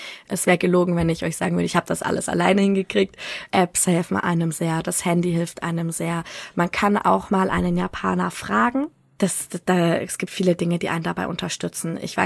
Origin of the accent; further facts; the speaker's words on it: Nuremberg, Bavaria, Germany; Also ich komme aus Nürnberg.